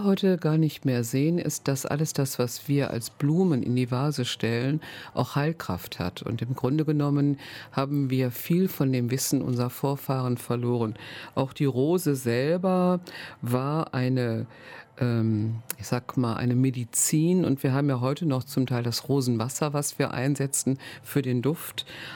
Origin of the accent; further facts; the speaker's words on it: North Rhine-Westphalia, Germany; Ich stamme aus dem Ruhrgebiet